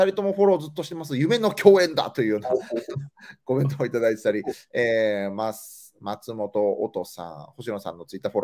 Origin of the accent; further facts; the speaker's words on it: Kansai, Japan; で、関西で育って、それを笑いとして伝える。